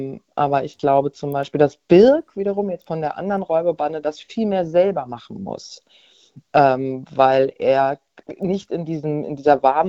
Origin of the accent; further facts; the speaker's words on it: Hesse, Germany; ich bin doch also kein Stadtmensch, aber ich bin jetzt auch nicht im Wald groß geworden, in der Nähe von Frankfurt